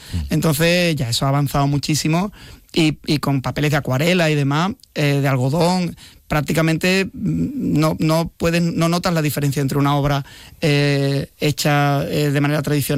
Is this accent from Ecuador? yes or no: no; Spain; en 60 años de historia soy el primer español que lo dibuja